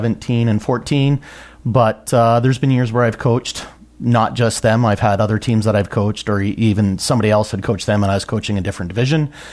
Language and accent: English; Delhi, Ontario, Canada; I've been in the community since, 1975 when I was born in the area. So born and raised in Delhi, just outside of near Windham Center.